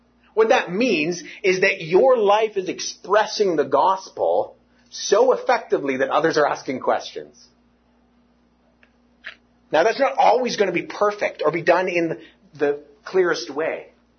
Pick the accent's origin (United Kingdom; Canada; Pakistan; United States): Canada; Toronto, Ontario; you know, I'm from Toronto